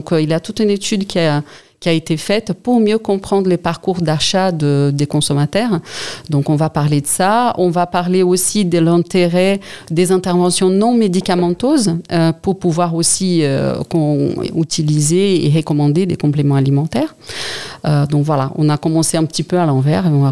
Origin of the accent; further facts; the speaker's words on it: Brazil; moi, je suis brésilienne. Au Brésil, on a peu des compléments alimentaires à marque.